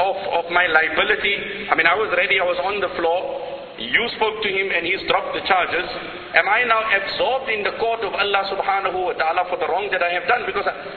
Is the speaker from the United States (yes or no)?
no; South Africa